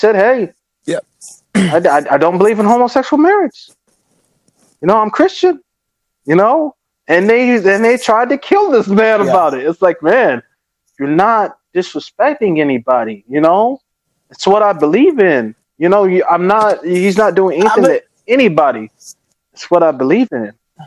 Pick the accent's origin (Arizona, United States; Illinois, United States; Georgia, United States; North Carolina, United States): North Carolina, United States; I'm in North Carolina. I grew up in North Carolina.